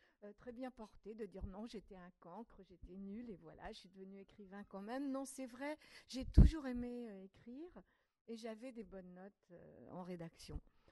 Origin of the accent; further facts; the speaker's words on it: Morocco; je suis née dans l'Atlas marocain, dans un endroit extrêmement isolé.